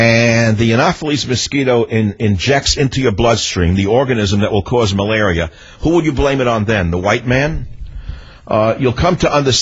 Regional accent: United States; I'm only an American observer.

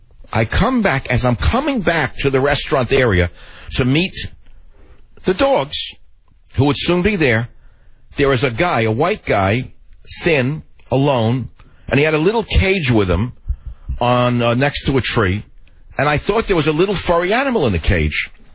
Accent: New York, United States; Now, I grew up in New York, so I know the death stare of psychotics.

